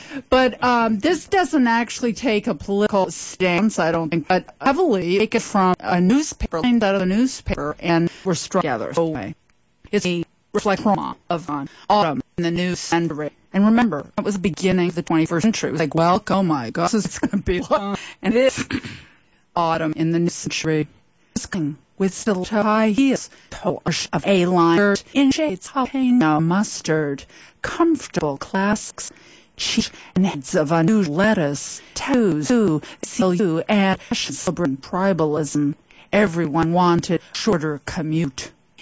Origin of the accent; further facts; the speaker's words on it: Boston, Massachusetts, United States; I grew up on that because I grew up in the Boston area